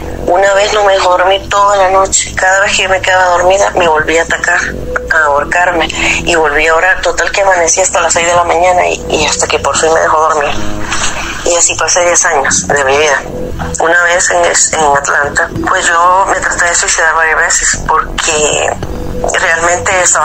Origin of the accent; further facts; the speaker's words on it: El Salvador; now in London, United Kingdom; soy de El Salvador, pero